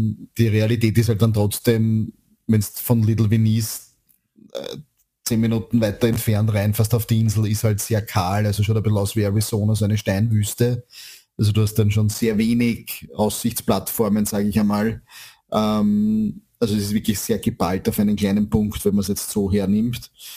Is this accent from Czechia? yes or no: no; Austria